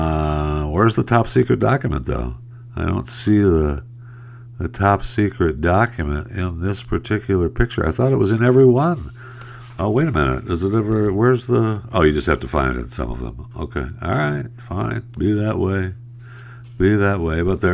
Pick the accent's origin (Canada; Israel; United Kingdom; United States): United States; Saginaw, Michigan; born or raised there